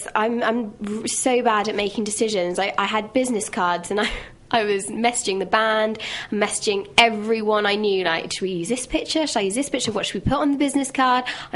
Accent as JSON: {"language": "English", "town": "Reading", "region": "South East England", "country": "United Kingdom", "said": "I'm from Reading, but all the band are based in Southampton."}